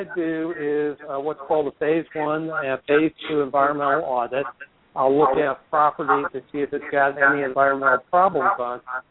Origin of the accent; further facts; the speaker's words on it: Florida, United States; now in South Florida, United States; I'm from North Florida.